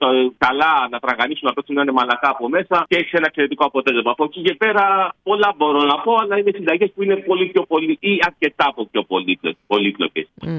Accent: Greece; Η κουζίνα μας από μόνη της, αν και το έχουμε ξεχάσει πλέον σαν Έλληνες, είναι από μόνη της 60% vegan.

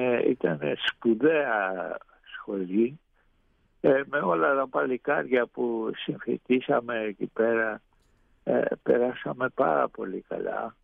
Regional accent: Piraeus, Attica, Greece; also born or lived in Perama; Ο τόπος καταγωγής μου είναι ο Πειραιάς.

